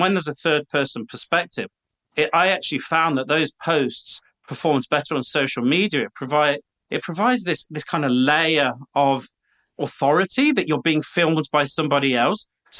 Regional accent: United Kingdom; also born or lived in Colombia; now in Florida, United States; I'm speaking to you today from Florida. This is Florida. I'm from the United Kingdom. I spent a decade in Colombia. And when we moved to Florida last year

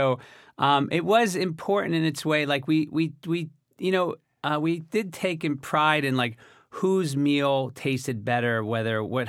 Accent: Sayreville, New Jersey, United States; So we grew up in Sayreville, New Jersey

